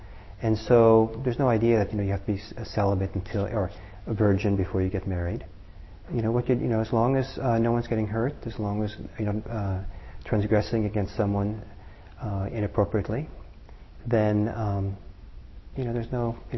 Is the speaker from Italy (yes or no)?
yes; Italy; When I was growing up in Italy